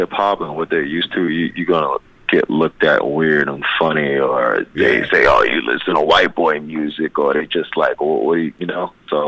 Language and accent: English; Newark, New Jersey, United States; I'm from Newark, New Jersey. I don't know if you know anything about Newark, New Jersey